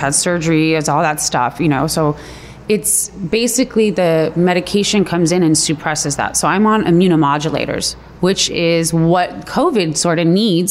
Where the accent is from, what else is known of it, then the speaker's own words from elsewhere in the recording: Los Angeles, California, United States; Born and raised here in LA, yeah.